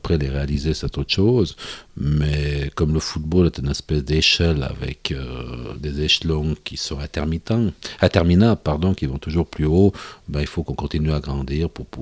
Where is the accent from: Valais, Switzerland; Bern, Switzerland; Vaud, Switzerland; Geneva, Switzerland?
Valais, Switzerland; born there; Moi, je suis né en Valais. C'est quelque chose qui représente une liaison entre deux régions linguistiques, c'est-à-dire le Haut-Valais qui parle allemand, le Bas-Valais qui parle français